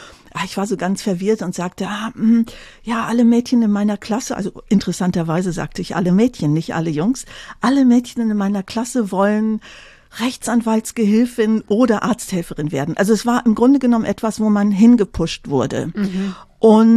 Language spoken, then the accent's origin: German; North Rhine-Westphalia, Germany; Ich komme aus dem Tecklenburger Land